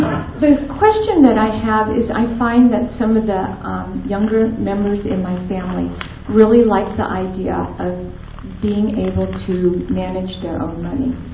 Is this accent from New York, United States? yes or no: no; Silverdale, Washington, United States; and I'm from Silverdale.